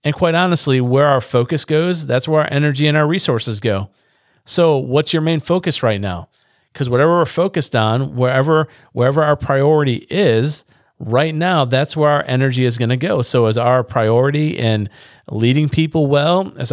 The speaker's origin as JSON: {"language": "English", "region": "New York", "country": "United States", "tie": "born or raised there", "said": "New York's my home state."}